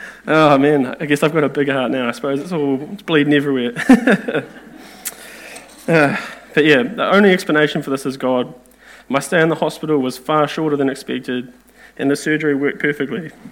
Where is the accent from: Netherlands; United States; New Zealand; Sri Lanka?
New Zealand; Dannevirke, Manawatū-Whanganui; born there; I was born in Dannevirke. Probably explains a lot.